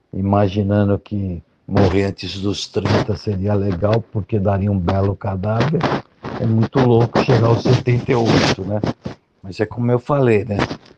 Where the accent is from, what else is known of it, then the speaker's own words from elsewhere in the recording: São Paulo, Brazil; Nós somos da Zona Oeste de São Paulo, da Pompeia, onde também surgiu os